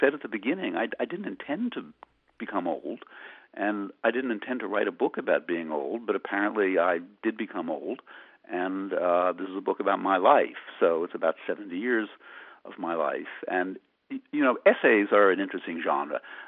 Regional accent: Philadelphia, Pennsylvania, United States; also born or lived in Massachusetts, United States; I am not a New Yorker by birth or by upbringing. I'm from Philadelphia. I grew up in suburban Philadelphia.

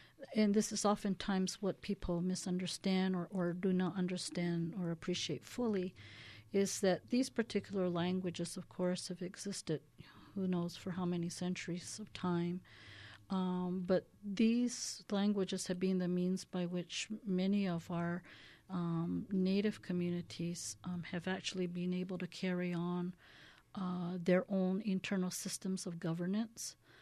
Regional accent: Acoma Pueblo, New Mexico, United States; And I'm from Acoma Pueblo, one of the 19 Pueblos here in New Mexico.

